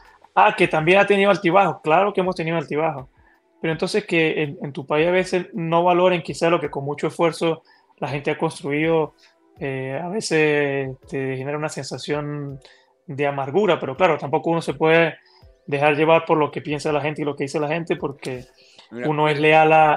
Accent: Venezuela; now in Brazil; sobre todo porque soy venezolano y quiero mi país como nadie, y me duele mi país

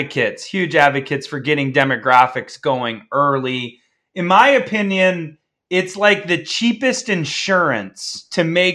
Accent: Ohio, United States; because I'm from Ohio, good or bad.

